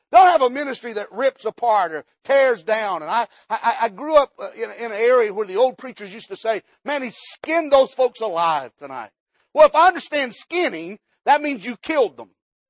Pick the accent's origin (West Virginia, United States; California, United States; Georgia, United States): West Virginia, United States; Growing up in West Virginia, I heard